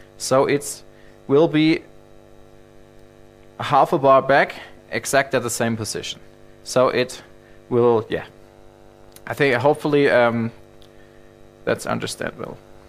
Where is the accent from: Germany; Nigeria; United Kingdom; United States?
Germany; I'm from Germany.